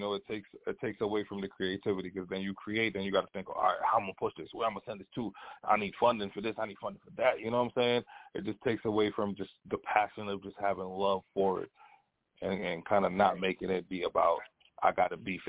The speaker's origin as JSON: {"language": "English", "country": "Dominica", "tie": "born or raised there", "moved": "yes", "lives_now": "New York, United States", "said": "I came to New York in 2003 from Dominica. I'm born and raised in Dominica, a smaller island in the Caribbean. I came to New York in 2003"}